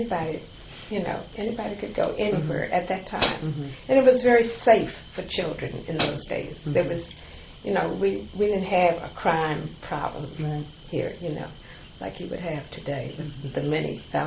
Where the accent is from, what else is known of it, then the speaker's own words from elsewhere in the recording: Falls Church, Virginia, United States; Church. Well, the thing that I remember, because as I said, when I was small, I lived on Broad Street.